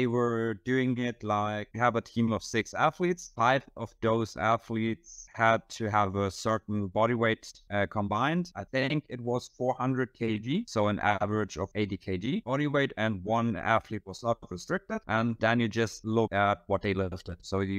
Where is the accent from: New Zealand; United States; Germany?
Germany; English is a second language; I'm 30 years old. I'm from Germany.